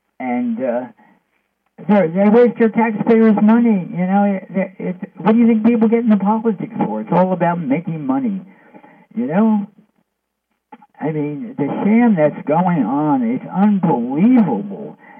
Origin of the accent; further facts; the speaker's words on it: New York City, New York, United States; You know, hey, I'm from New York City. He's supposed to represent me.